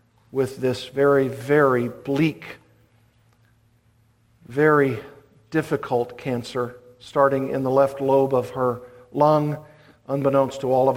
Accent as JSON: {"language": "English", "region": "Arkansas", "country": "United States", "tie": "born or raised there", "said": "She was in Arkansas, my home state."}